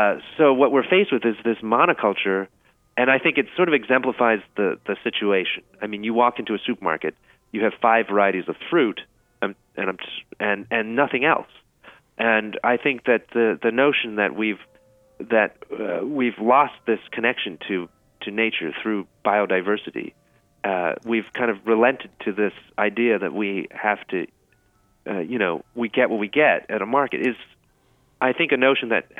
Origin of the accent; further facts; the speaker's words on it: Canada; also born or lived in Taipei; growing up in Canada, but spending time in Taipei as a young kid